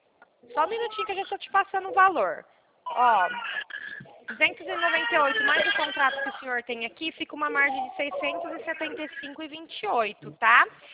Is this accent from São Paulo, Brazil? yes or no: yes; Porto Ferreira, São Paulo, Brazil; Eu sou de Porto Ferreira, interior de São Paulo.